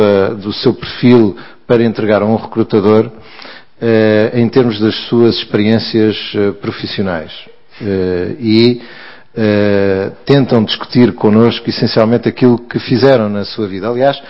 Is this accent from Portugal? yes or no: yes; Portugal; O nosso ADN, como portugueses, tem determinadas características que são boas